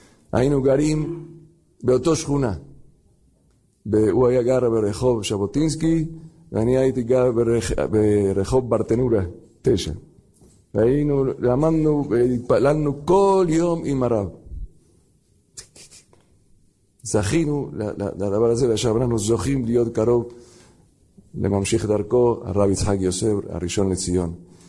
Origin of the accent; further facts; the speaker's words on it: Argentina; Hebrew is a second language; now in Israel; אנחנו באים מארגנטינה. כבר כמה דורות ההורים באו, הסבות באו מחלה, מרוסיה, מאירופה לארגנטינה, ואנחנו מדי פעם באים מבקרים בארץ. וכל פעם שמבקרים בארץ, אפילו שלמדנו פה כמה שנים